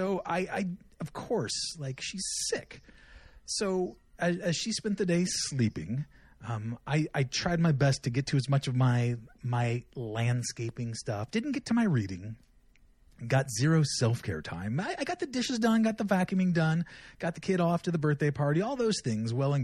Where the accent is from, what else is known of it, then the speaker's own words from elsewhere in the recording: California, United States; And growing up in California, it was before the Sharks were ever around, I didn't know much about hockey.